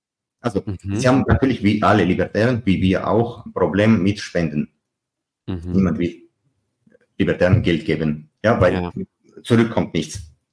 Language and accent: German; Germany; now in Georgia; aber ich bin ja ein Deutscher, nicht georgischen Pass.